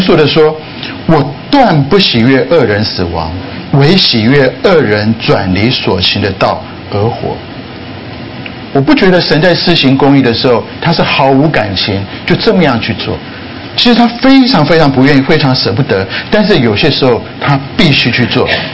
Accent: Taiwan; 在台湾，我从台湾来，我不好意思这么说，前一阵子台湾有流行一句话

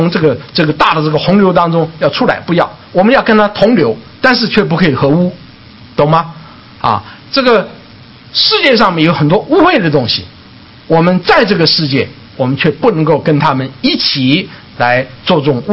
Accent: China; 这个教导是这个在我们中国人当中是非常普遍的

